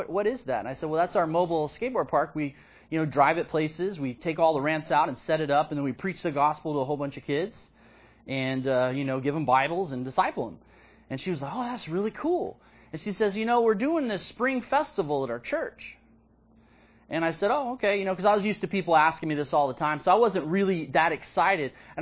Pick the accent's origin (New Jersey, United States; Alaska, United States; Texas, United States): Texas, United States; Austin; in my old neighborhood where I grew up in North Austin.